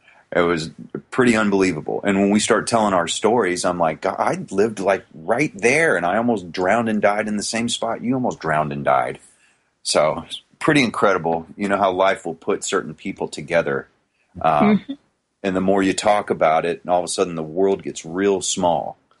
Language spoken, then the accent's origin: English; Ormond Beach, Florida, United States; But Audrey and I grew up in Ormond Beach, which is just north of Daytona